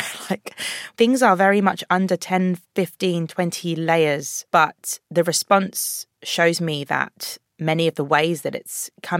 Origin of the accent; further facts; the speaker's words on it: London, United Kingdom; accent: London; having been born and bred in London, it was emotional and inspiring to be shooting next to projects I grew up on